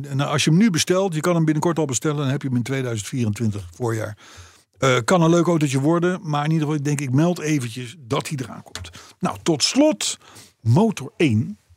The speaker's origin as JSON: {"language": "Dutch", "country": "Netherlands"}